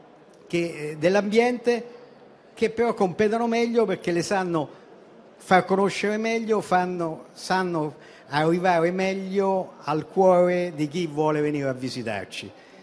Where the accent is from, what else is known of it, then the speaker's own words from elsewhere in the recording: Rome, Lazio, Italy; essendo romani, la città di Roma